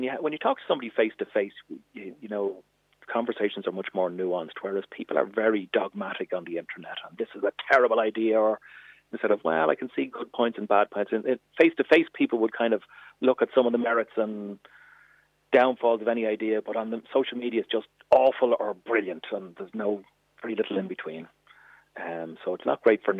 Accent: Santry, Leinster, Ireland; now in Ballymun, Ireland; Now, I live in Ballymun, and so I certainly know what it's like to live in my community, and I grew up in Santry

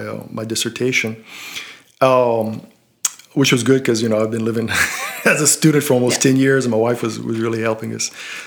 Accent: Golden Meadow, Louisiana, United States; No. I mean back to South Louisiana. Mm-hmm. I guess you could say back to Louisiana. No, I grew up in Golden Meadow, mm-hmm. in Lafourche Parish.

